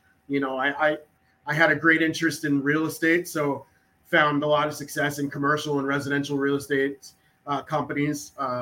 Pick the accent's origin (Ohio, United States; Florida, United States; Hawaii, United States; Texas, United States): Florida, United States; I got to work for the team that I grew up around in South Florida.